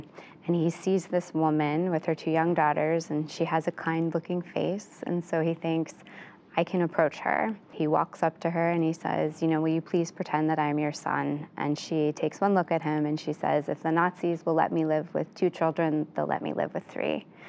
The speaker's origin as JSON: {"language": "English", "town": "West Hartford", "region": "Connecticut", "country": "United States", "tie": "born or raised there", "said": "this community that I grew up with in West Hartford, Connecticut"}